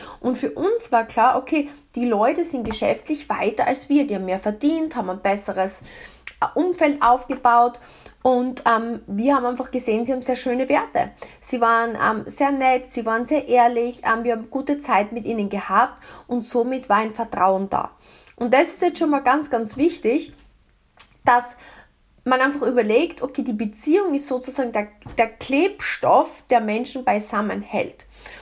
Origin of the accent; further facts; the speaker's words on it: Austria; now in United States; weil wir sind damals von Österreich in die USA ausgewandert.